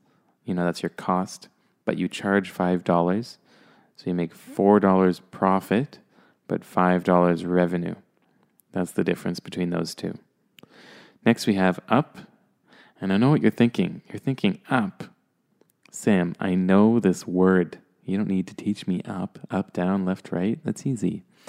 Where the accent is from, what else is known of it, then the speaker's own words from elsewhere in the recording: Toronto, Ontario, Canada; I am from Toronto, and we often say Toronto is very diverse.